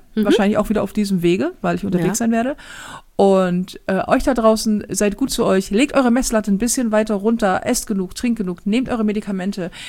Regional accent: Germany; weil wir sind Deutsche und das geht um Leistung.

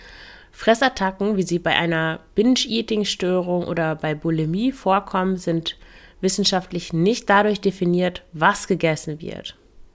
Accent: Lower Saxony, Germany; moved away as an adult; also born or lived in Russia; now in Antwerp, Belgium; Eigentlich komme ich aus Deutschland, aus dem Emsland, dann habe ich mehrere Jahre in Russland gelebt und gearbeitet.

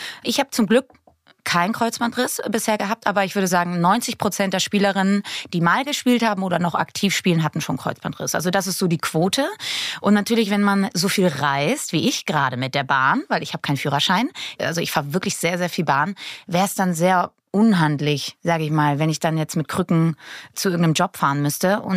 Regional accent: Cologne, North Rhine-Westphalia, Germany; now in Berlin, Germany; Ich bin eigentlich gebürtig aus Köln, lebe aber seit 2019 in Berlin.

